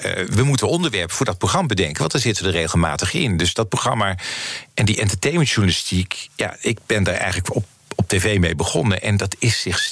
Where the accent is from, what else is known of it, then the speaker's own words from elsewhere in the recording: North Brabant, Netherlands; ik kwam uit Brabant, ik woon in Vught.